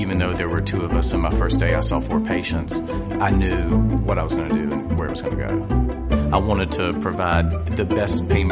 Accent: Jacksonville, Florida, United States; I grew up in Jacksonville, lived here my entire life, graduated from First Coast High School, and then immediately left.

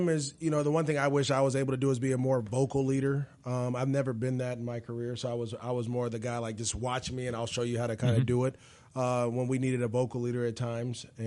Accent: California, United States; I'm from California.

